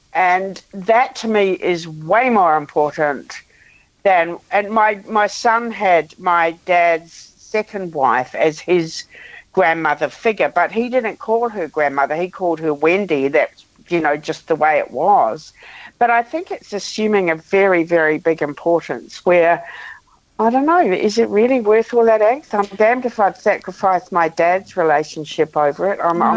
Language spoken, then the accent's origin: English; New Zealand; I come from Aotearoa, New Zealand. And while I'm not Māori, and I'm very much a Pākehā